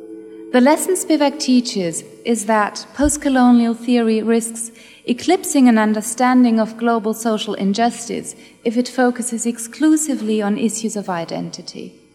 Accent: Laupheim, Baden-Württemberg, Germany; In the early 90s, my hometown Laupheim earned sad fame

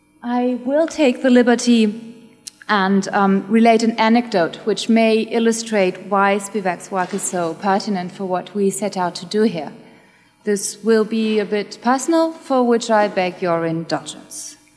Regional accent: Laupheim, Baden-Württemberg, Germany; In the early 90s, my hometown Laupheim earned sad fame

